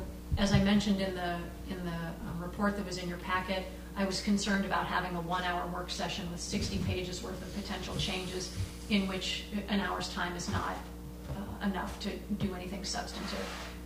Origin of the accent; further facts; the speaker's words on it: Valdez, Alaska, United States; And I come from Valdez, where we are able to upgrade our fire on a little bit earlier schedule than you guys are here